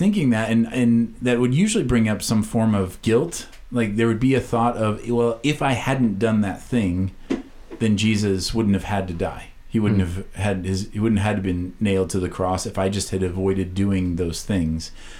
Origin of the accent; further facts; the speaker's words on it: Iowa, United States; I thought I was a good gardener because I was from Iowa.